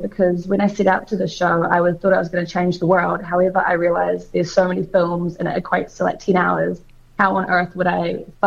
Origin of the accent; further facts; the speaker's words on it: Invercargill, Southland, New Zealand; now in Wellington, New Zealand; And although I'm Wellington-based, I grew up in Invercargill.